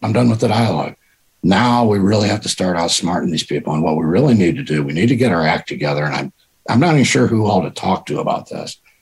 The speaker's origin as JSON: {"language": "English", "region": "Florida", "country": "United States", "said": "Bear in mind, I'm from Florida."}